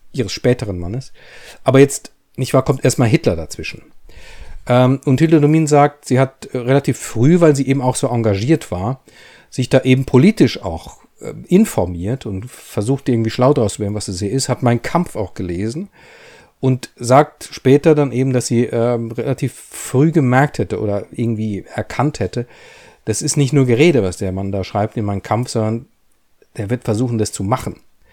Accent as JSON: {"language": "German", "region": "Baden-Württemberg", "country": "Germany", "tie": "born or raised there", "said": "was ja ganz bei mir, also bei meiner Herkunft da in der Nähe ist. Ich bin ja am Neckar aufgewachsen."}